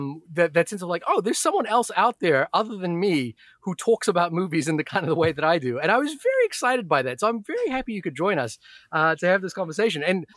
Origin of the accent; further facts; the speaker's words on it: India; I am from India